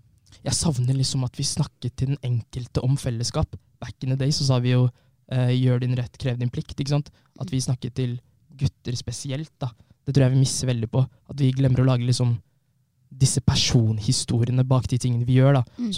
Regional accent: Fredrikstad, Østfold, Norway; also born or lived in Trondheim; Jeg en 19 år gammel gutt, født i Trondheim dessverre. Jeg kunne ønske jeg ble født i Fredrikstad, har levd i Fredrikstad sned i mitt liv.

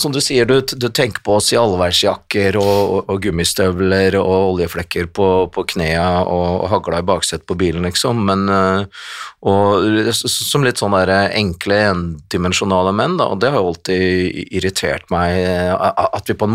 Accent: Kongsvinger, Innlandet, Norway; Jeg tror ikke du kan se på meg at jeg er fra Kongsvinger, for å si det på den måten.

